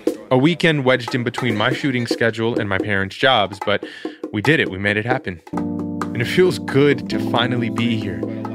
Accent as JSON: {"language": "English", "town": "Queens", "region": "New York", "country": "United States", "tie": "born or raised there", "said": "As a kid growing up in Queens, I knew I was Dominican."}